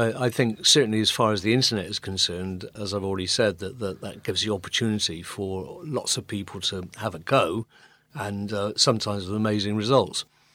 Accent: Bristol, South West England, United Kingdom; Throughout that time, though, I always kept a watch on Bristol because it's my hometown. I love it. I'm passionate about Bristol music and Bristol bands.

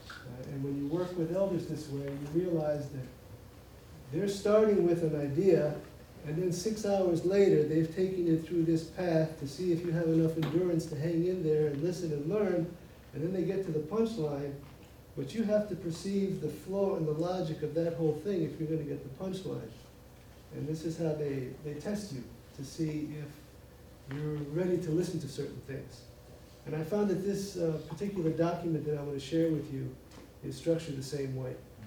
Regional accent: New York City, New York, United States; I'm a cultural anthropologist, born and raised in New York City

